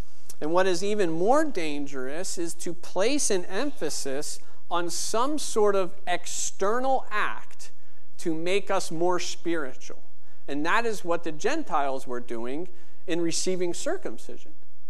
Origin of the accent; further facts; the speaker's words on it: Pennsylvania, United States; I'm from Pennsylvania, right? You guys know that.